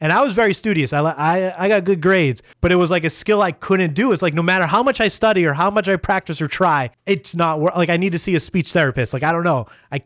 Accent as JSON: {"language": "English", "region": "New England", "country": "United States", "tie": "born or raised there", "said": "I grew up in New England. I've never caught a fish."}